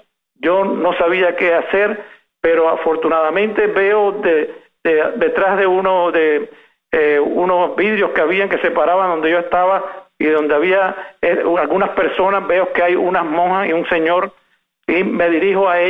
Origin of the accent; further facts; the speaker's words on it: Cuba; moved away; Y yo desde que salí de Cuba siempre tuve eso en mente, inclusive estando en Cuba ya hacía algunas cosas, a pesar de mi corta edad